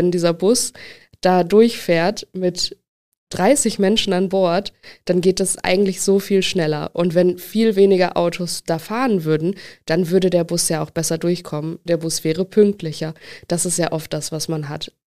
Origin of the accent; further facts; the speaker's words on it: Essen, North Rhine-Westphalia, Germany; Also ich komme ja aus Essen